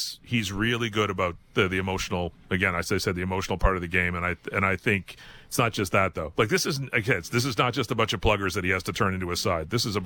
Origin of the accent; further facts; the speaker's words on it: Hamilton, Ontario, Canada; the ideal would have been on a snowy field in my hometown of Hamilton in a couple of weeks